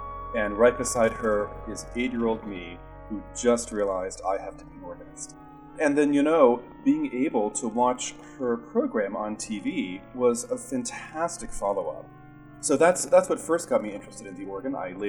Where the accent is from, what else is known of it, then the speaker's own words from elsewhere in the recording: Charlotte, North Carolina, United States; I grew up just outside of Charlotte, North Carolina, and when I was 8 years old, Calvary Church was just opening their new building.